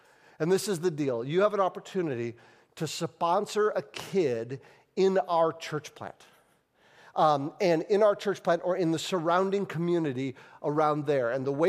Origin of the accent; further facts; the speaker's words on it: United States; now in Guatemala; I'm in Guatemala, I'm in jeans and a t-shirt, I'm an American.